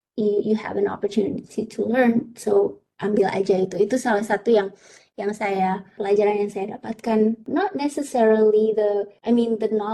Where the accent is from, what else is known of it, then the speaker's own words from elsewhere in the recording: Indonesia; born there; My loyalty is to Indonesia. Because Indonesia adalah tanah kelahiranku, my country